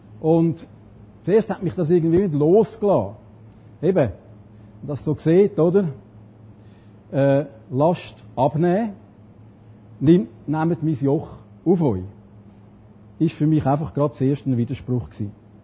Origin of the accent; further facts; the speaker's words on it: Zurich, Switzerland; accent: Zurich; Ich habe vielleicht ein bisschen komischen Dialekt, aber ich bin als Häsenoffizierssohn aufgewachsen. Die längste Zeit von meinem Leben habe ich im Kanton Zürich gewohnt und darum tönt das jetzt ein bisschen zürcherisch.